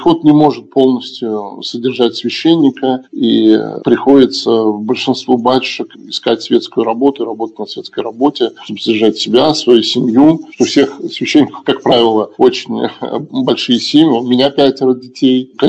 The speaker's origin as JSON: {"language": "Russian", "region": "Tambov Oblast", "country": "Russia", "tie": "born or raised there", "said": "Я сам родом родился, вырос в Тамбовской области, и моя матушка тоже"}